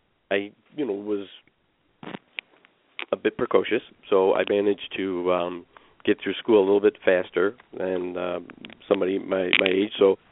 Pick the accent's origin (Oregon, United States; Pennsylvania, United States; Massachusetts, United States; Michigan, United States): Michigan, United States; I actually was born and raised in Michigan, and other than my rotations, did not leave southeastern Michigan.